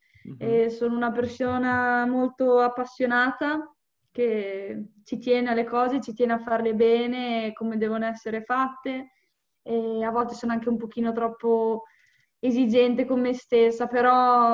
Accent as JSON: {"language": "Italian", "town": "Forlì", "region": "Emilia-Romagna", "country": "Italy", "said": "ho 24 anni, sono di Forlì"}